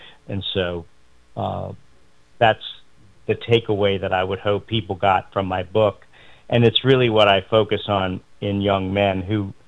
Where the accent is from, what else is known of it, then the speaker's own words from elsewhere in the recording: United States; because we're American and we want it to be just by ourselves and independent and all of that.